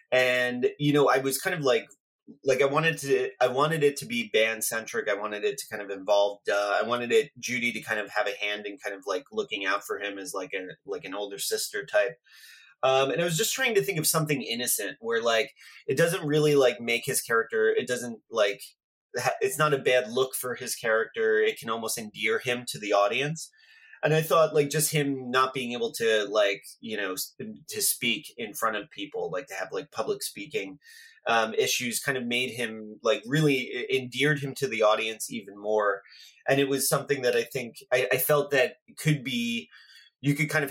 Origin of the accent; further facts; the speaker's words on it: New Jersey, United States; like around where I grew up in New Jersey.